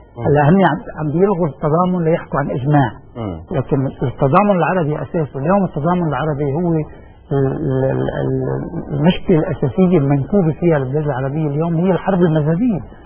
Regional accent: Lebanon; أنا لبنانيين معودين على شغلتين

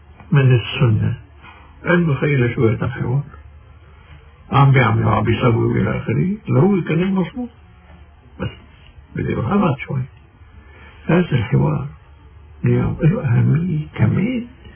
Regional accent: Lebanon; نحن كلبنانيين ما لنا دور ما لنا مسؤولية بهذا المجال

